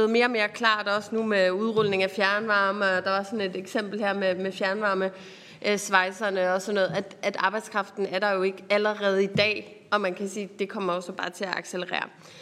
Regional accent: Capital Region of Denmark, Denmark; os som Bornholmer, hvor vi jo får en energiø

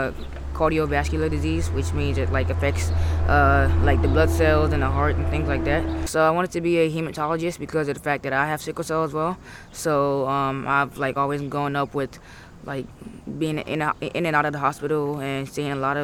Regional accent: Washington, District of Columbia, United States; also born or lived in Lagos, Nigeria; I am from Washington, D.C., even though I was born in Lagos, Nigeria

